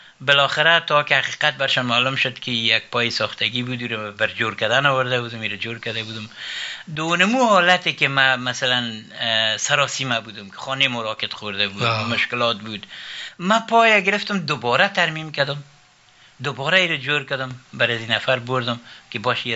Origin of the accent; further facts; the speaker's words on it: Afghanistan; moved away; بعد از باز ما از افغانستان مهاجرت کردیم رفتیم